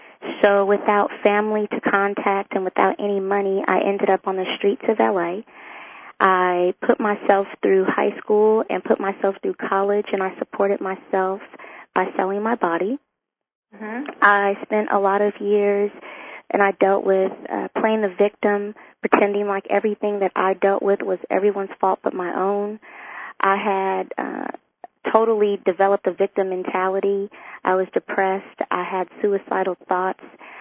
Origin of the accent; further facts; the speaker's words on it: California, United States; Well, I grew up in the dot-com industry, which means that I came from the Bay Area.